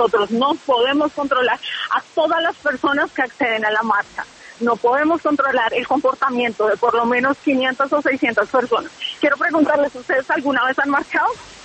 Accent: Colombia; Soy una colombiana

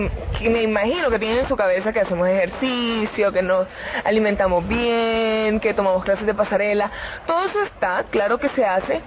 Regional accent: Colombia; He conocido todas las caras de mi país y eso me ha brindado un sentido de pertenencia infinito y tengo muchísimas ganas de ir a hablar de lo que somos los colombianos.

